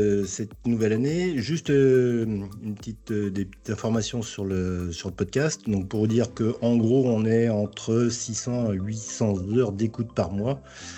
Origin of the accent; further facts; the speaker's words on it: Belgium; En tant que Belge